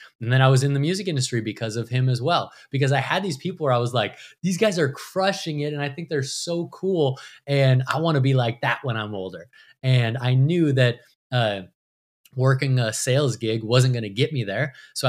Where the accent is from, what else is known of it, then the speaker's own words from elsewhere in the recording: Minneapolis, Minnesota, United States; And I'm from Minneapolis. It's cold here.